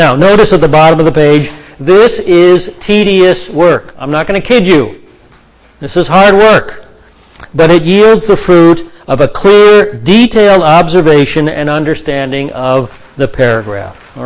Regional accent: Seattle, Washington, United States; You can tell I'm from Seattle, can't you?

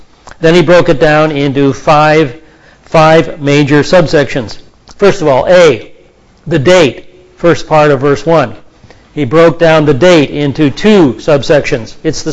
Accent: Seattle, Washington, United States; You can tell I'm from Seattle, can't you?

